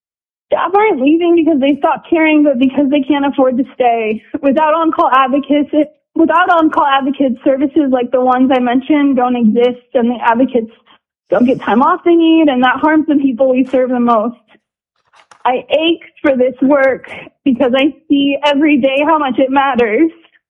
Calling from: Sitka, Alaska, United States; I'm calling from Sitka, where I serve as the shelter manager at Sitkins Against Family Violence.

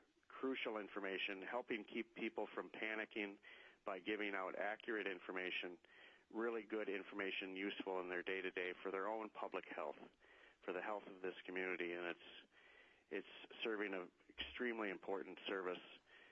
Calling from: Petersburg, Alaska, United States

